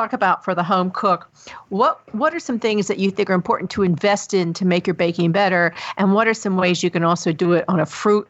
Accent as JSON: {"language": "English", "town": "Chattanooga", "region": "Tennessee", "country": "United States", "said": "You know, I'm from Chattanooga, the home of the moon pies."}